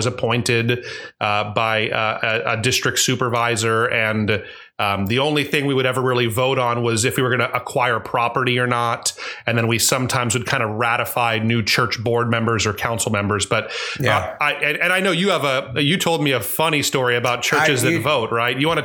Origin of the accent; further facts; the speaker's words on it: United States; As an American